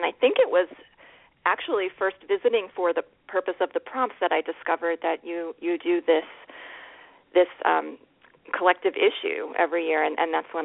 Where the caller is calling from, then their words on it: New York City, New York, United States; I'm calling from New York City.